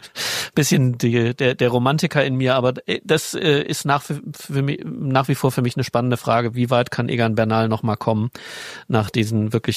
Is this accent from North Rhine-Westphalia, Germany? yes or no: yes; Cologne, North Rhine-Westphalia, Germany; Ja, rund um Köln muss ich ja jetzt sagen, ne? Als Lokalmatador.